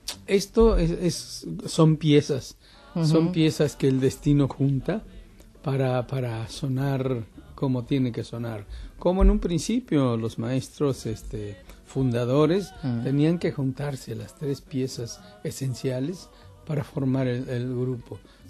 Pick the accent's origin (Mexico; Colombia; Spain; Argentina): Argentina; Yo vengo de Argentina, ¿no? Sí, yo vengo de Argentina.